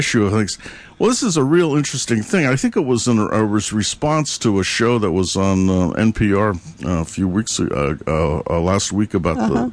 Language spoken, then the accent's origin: English; San Francisco, California, United States; And what it was is I grew up in San Francisco